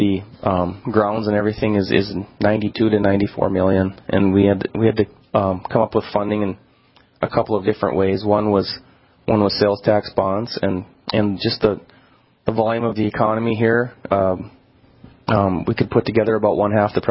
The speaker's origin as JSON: {"language": "English", "town": "Watford City", "region": "North Dakota", "country": "United States", "tie": "born or raised there", "said": "to be able to be part of what's happened here in my hometown and have a business and raising a family and be able to take part in as an elected official through this has been an honor. It's been wonderful. I marvel at what it looks like in Watford City"}